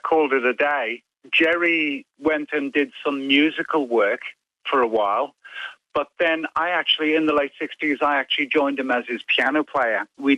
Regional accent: Liverpool, North West England, United Kingdom; I grew up in the Merseybeat days and I'd been playing in heaps of bands in Liverpool.

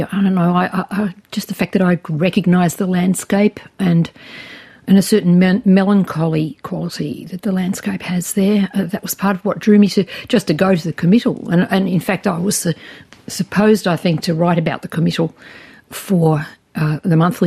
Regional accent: Geelong, Victoria, Australia; Geelong's my hometown. And I don't go there anymore. Both my parents have died and the family's long left the town.

